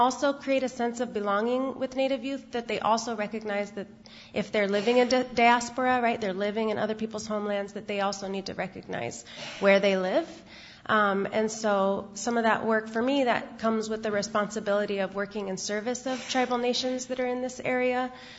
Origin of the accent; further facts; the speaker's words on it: Oregon, United States; native, so questions of belonging and, you know, working for my people are complicated when you're born and raised in Oregon.